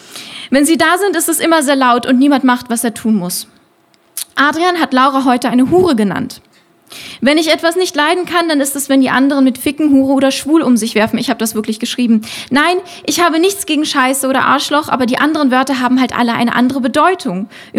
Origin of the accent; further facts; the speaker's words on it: Solothurn, Switzerland; also born or lived in Berlin, Germany; now in Lüsslingen, Switzerland; Und Solothurn ist aber schon meine Heimatstadt, aber eigentlich, und das hört man jetzt, komme ich aus Deutschland, ich bin in Berlin geboren. Und dann hat meine Familie mich irgendwann hierher verschleppt und hier haben wir ein paar Jahre gewohnt